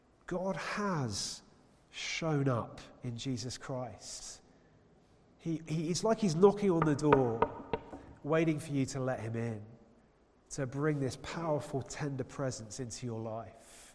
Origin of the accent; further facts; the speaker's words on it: United Kingdom; Now look, we're British, so maybe don't actually raise your voice at people.